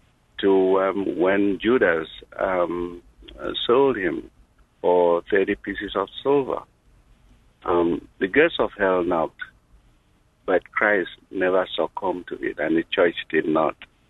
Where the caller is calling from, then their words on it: Portland, Oregon, United States; And I'm calling from Portland, Oregon.